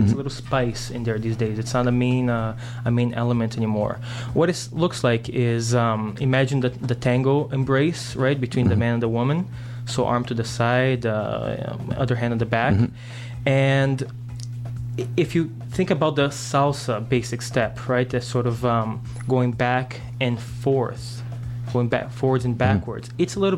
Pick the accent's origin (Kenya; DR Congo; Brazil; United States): Brazil; now in Montreal, Canada; I'm from Brazil.